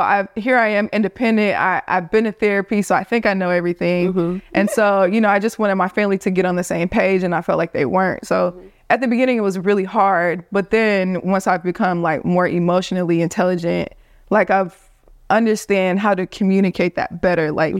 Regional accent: Gainesville, Florida, United States; also born or lived in Nashville, United States; I grew up in Gainesville, but I went to Vanderbilt. Like being in Nashville, Tennessee at Vanderbilt

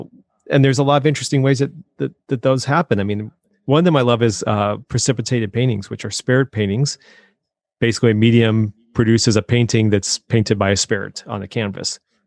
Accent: Colorado, United States; I've done the ghost tour there, and I grew up in Colorado actually. So, always liked that place.

